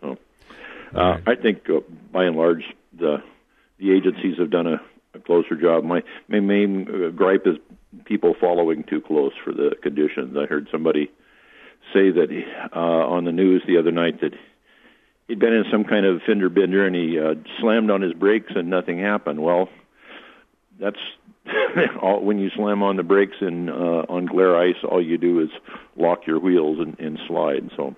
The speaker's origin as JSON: {"language": "English", "town": "Anchorage", "region": "Alaska", "country": "United States", "tie": "born or raised there", "said": "Well, my hometown is Anchorage, Alaska, so this would be entirely unremarkable up there"}